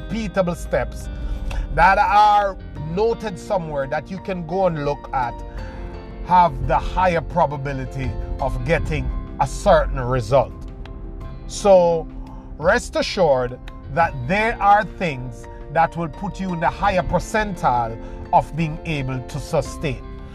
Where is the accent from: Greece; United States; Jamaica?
Jamaica; because we are from Jamaica.